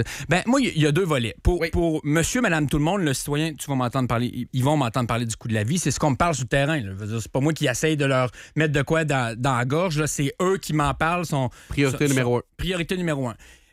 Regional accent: Saint-Honoré, Quebec, Canada; moi, je disais, je viens de Saint-Honoré, etc.

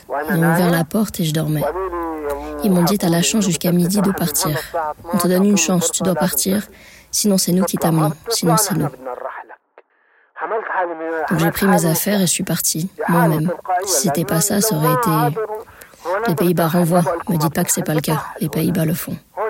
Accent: Tadamon, Damascus Governorate, Syria; moved away; also born or lived in Gaza; On a quitté la Syrie après les événements qui ont eu lieu là-bas fin 2012. Nous sommes du quartier de Tadamon. Il y avait à Tadamon des frappes et des massacres. Donc on a décidé de partir de la Syrie.

